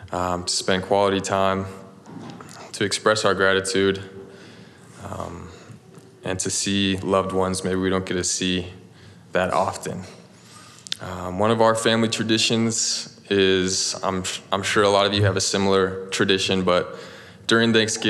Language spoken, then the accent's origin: English; Mapleton, Utah, United States; I'm from Mapleton, Utah.